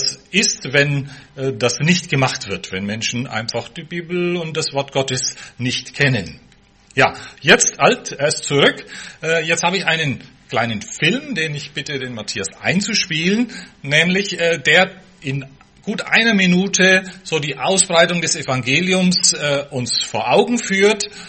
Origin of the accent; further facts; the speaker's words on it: Bavaria, Germany; Also zumindest die Dörfer, wo ich aufgewachsen bin, bei Nürnberg, hat man in der Heimatkunde gelernt, dass die um 700-800 entstanden sind.